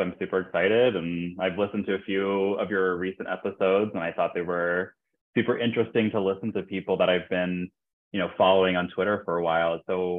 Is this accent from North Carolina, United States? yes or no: no; California, United States; now in Brooklyn, United States; I'm originally from California, but from like the San Francisco Bay Area. But yeah, I've been here in New York for about 6.5 years.